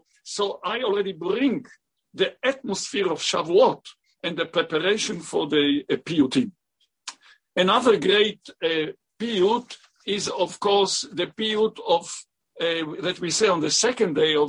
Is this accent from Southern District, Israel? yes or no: no; Tel Aviv, Tel Aviv District, Israel; English is a second language; as it came from Germany, and I grew up on it in Tel Aviv.